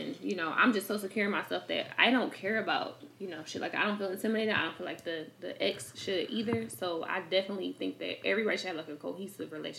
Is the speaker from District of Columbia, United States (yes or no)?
no; Detroit, Michigan, United States; I'm from Detroit.